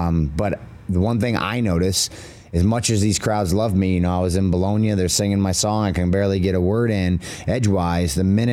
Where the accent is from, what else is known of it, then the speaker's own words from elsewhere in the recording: Iowa, United States; Okay, I love that because I'm from Iowa.